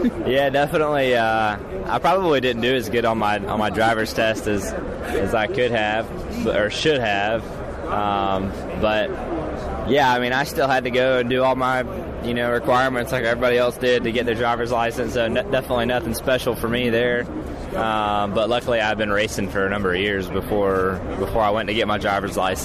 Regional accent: Georgia, United States; I'm from Georgia here as well, so just a good fit.

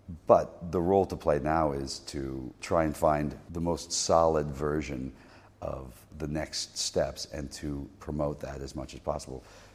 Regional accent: Kentucky, United States; I grew up in Kentucky and wasn't high on my list of things to study in school.

